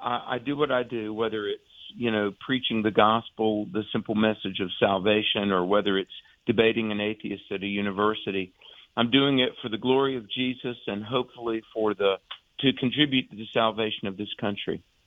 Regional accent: Raleigh, North Carolina, United States; I'm staring at a picture from my home state of Raleigh, North Carolina.

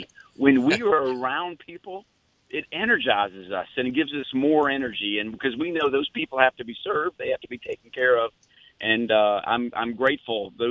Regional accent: Fernandina Beach, Florida, United States; So I am one of nine kids born to … who moved here from Kentucky. So we grew up in Fernandina Beach.

